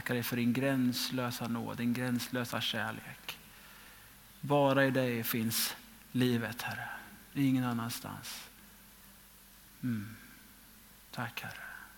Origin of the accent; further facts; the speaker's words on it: Karlskoga, Värmland, Sweden; now in Kungsbacka, Sweden; Jag kommer annars från Karlskoga från början i Värmland.